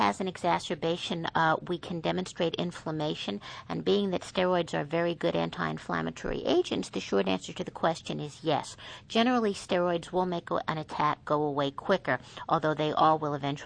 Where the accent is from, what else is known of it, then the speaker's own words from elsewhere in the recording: New York, United States; I'm from New York. We talk fast.